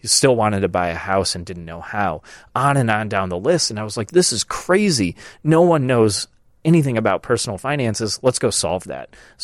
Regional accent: Michigan, United States; I grew up in rural Michigan, and my joke is that my hometown had half as many people as the Merchandise Mart has people walking in and out of their doors every day. It's 5,000 people, very small, lots of corn everywhere.

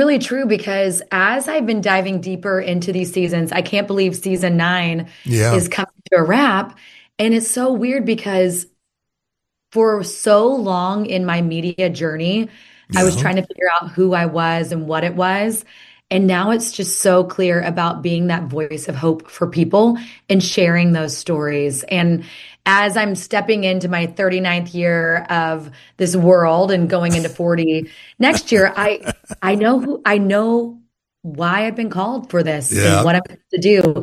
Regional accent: Oklahoma, United States; I'm originally from Oklahoma.

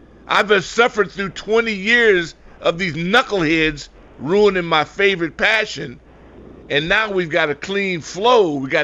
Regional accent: Cherry Point, North Carolina, United States; born there; I was born in Cherry Point, North Carolina.

